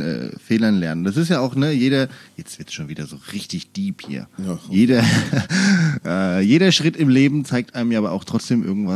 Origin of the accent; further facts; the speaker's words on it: Offenbach, Hesse, Germany; wo kommt ihr her? Und ich sagte, naja, hier Offenbach